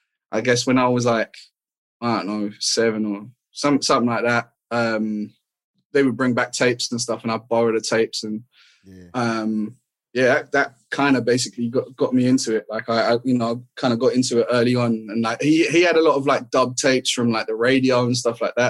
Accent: Netherlands; also born or lived in South East England; Part of my life in the Netherlands and part of my life in like in the UK, basically, like south of the UK.

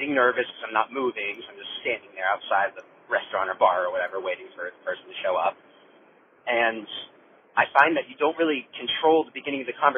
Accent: Columbus, Ohio, United States; I'm from Columbus, Ohio.

